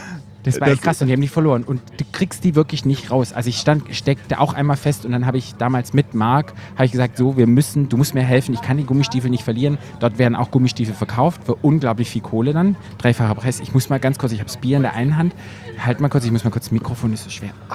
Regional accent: Berlin, Germany; ich komme aus Berlin.

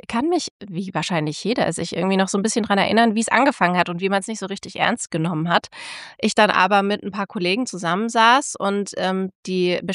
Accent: Tübingen, Baden-Württemberg, Germany; ich komme tatsächlich auch aus der Gegend. Also ich bin eher heimatnah fürs Studium geblieben und ich habe da auch ein Studium Generale gemacht, bevor ich Medizin studiert habe. Deswegen bin ich da irgendwie kleben geblieben im kleinen Tübingen

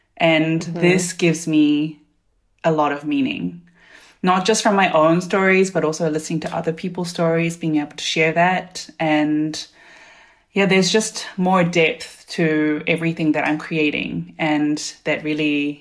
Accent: New Zealand; also born or lived in South Korea; now in Berlin, Germany; I was born in South Korea and immigrated to New Zealand in 1995. So I grew up in New Zealand and I currently live in Berlin. I'm 35.

